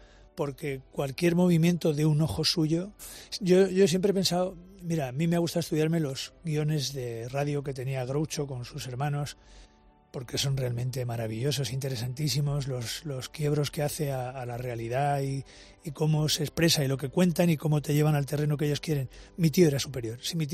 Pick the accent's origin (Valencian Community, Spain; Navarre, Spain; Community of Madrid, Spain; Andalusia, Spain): Andalusia, Spain; yo tengo el alma del andaluz, yo soy andaluz porque me pasa esto